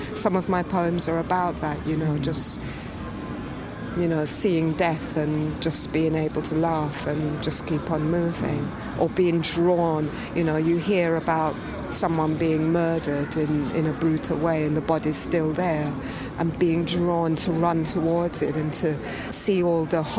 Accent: England, United Kingdom; I was born and raised in England. I have a son, love of my life. Yeah, I spent all of my younger years living in England and hearing stories from my mother, who is Jamaican

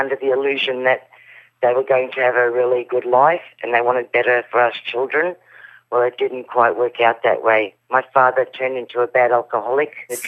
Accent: Australia; I don't speak the language. I was raised here as an Australian.

